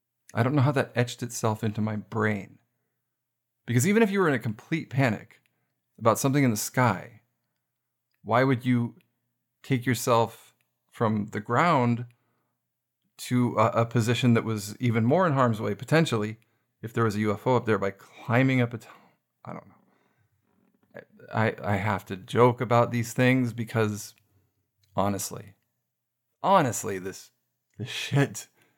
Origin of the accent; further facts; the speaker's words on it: United States; As an American, and for all of you fellow, you know, NATO listeners